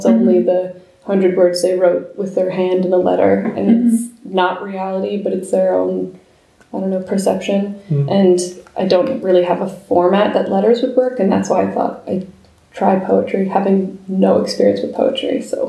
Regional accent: New Jersey, United States; So then I went back to New York. I'm from New Jersey, so I kind of went back home

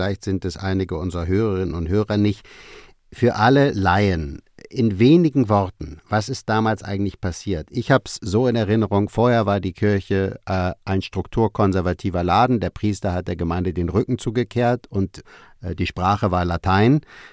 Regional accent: Hanover, Lower Saxony, Germany; born there; in meiner Geburtsstadt Hannover

